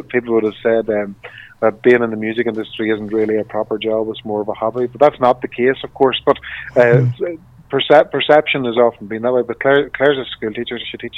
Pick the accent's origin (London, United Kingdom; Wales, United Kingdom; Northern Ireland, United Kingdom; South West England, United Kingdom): Northern Ireland, United Kingdom; Donoughmore; I come from a very rural village called Donoughmore in County Tyrone